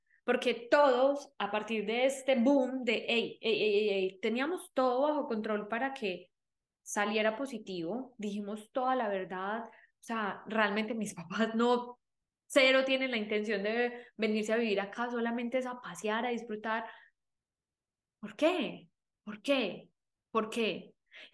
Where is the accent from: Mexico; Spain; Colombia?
Colombia; moved away; desde que salí de Colombia. Yo, el día que me fui de Colombia